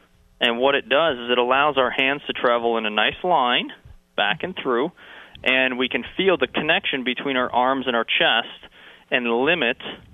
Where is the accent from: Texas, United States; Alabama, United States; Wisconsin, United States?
Wisconsin, United States; I am originally from Wisconsin. That's how I know about all those cold, harsh winters and putting the clubs away for a few months.